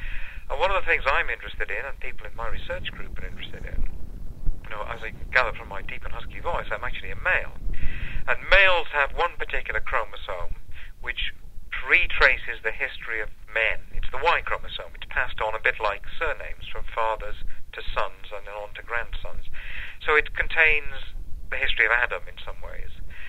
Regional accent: Wales, United Kingdom; first language Welsh; English is a second language; It's found in Wales, and I'm Welsh. I was born a Welsh speaker, indeed, in West Wales.

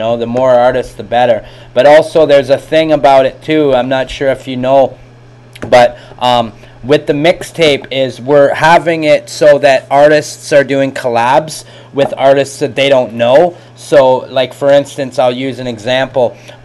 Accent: Peterborough, Ontario, Canada; I'm from Peterborough, Ontario.

